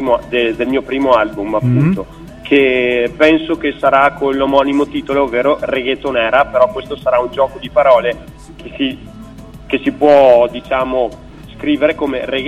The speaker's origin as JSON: {"language": "Italian", "town": "San Giovanni Ilarione", "region": "Veneto", "country": "Italy", "said": "vengo da San Giovanni Larione, in provincia di Verona. Ho 26 anni"}